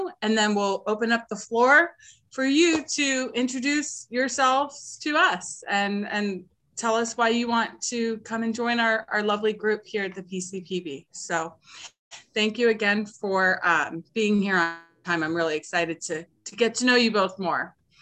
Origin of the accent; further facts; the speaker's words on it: Arizona, United States; now in San Diego, United States; I'm originally from Arizona, and it's a privilege to live here in San Diego.